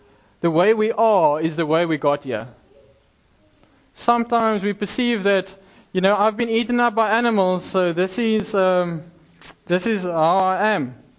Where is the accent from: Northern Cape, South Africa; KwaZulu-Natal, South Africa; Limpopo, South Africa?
Northern Cape, South Africa; Kimberley; now in Swakopmund, Namibia; I'm actually from Kimberley in the Northern Cape